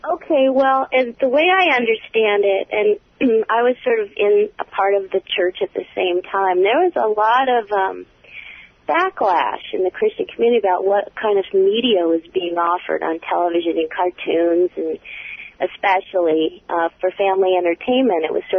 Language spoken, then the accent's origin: English; California, United States; Connie was from California. I'm from California.